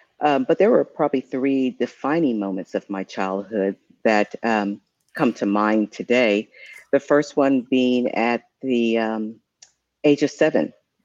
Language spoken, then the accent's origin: English; Long Island, New York, United States; born there; I was born in Long Island, New York, and I was raised here, there, and everywhere.